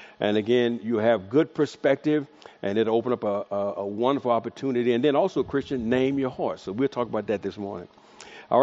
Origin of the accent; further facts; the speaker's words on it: San Diego, California, United States; You know, I'm from San Diego. And we don't have this kind of heat.